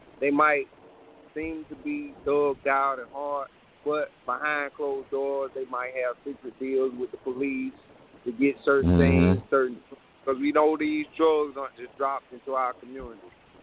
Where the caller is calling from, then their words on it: South Carolina, United States; I'm calling from South Carolina.